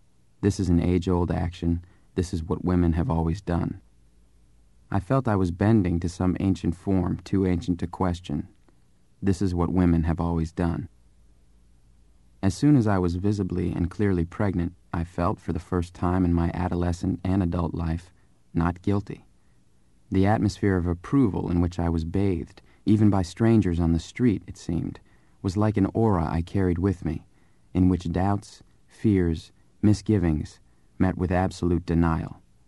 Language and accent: English; Arkansas, United States; moved away as an adult; now in California, United States; I'm a middle-aged woman. And I'm on welfare. I have raised 6 children. I grew up in Arkansas, worked there for 15 years in a laundry, moved to California.